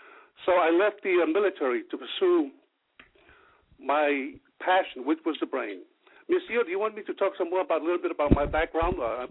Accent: Samoa; moved away as an adult; In 1979, basically, I left Samoa for a medical scholarship at the University of Wisconsin to pursue medicine.

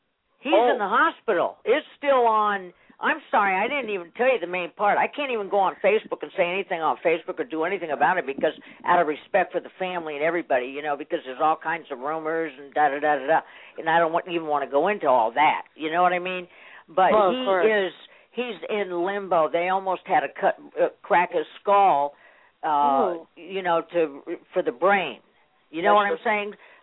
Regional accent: California, United States; I'm from California. I'm a baby boomer.

